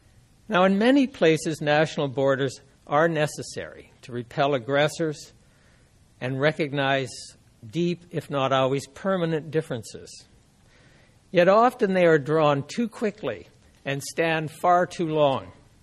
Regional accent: Canada; My objective is more modest. After all, I am Canadian, but it is similar to Swift's.

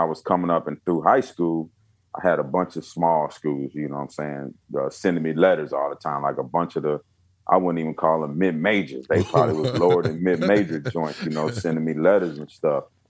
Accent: Kenosha, Wisconsin, United States; So, you know, especially when the weather got right, you know, we was playground ho

